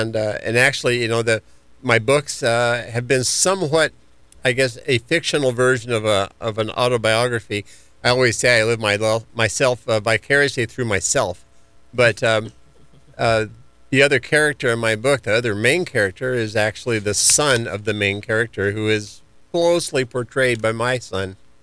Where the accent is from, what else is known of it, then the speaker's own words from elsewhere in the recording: California, United States; born there; also born or lived in Las Vegas / Winter Park / Fort Lauderdale; I was born in California. And like you mentioned, 17 years in Las Vegas. And then my work moved me out to Winter Park, Florida.